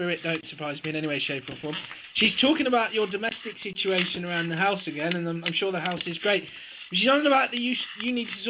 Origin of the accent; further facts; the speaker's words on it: England, United Kingdom; Okay, I'm English. We have A's, B's, and C's over here.